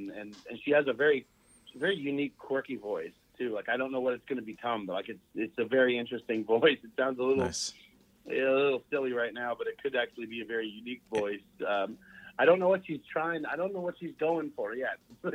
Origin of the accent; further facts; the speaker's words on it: Pembroke, Ontario, Canada; now in Nashville, United States; it's 1,000 miles door to door from my place here in Nashville back to Pembroke, Ontario, to raise money for local charities